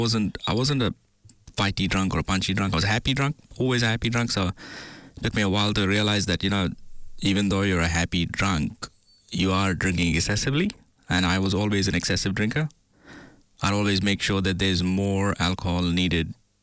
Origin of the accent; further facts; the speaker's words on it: Bangalore, Karnataka, India; growing up in India, in Bangalore, it's also called the city of pubs